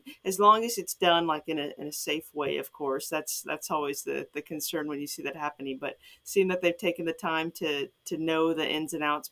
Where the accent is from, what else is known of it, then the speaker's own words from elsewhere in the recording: Illinois, United States; I'm from Chicago suburbs.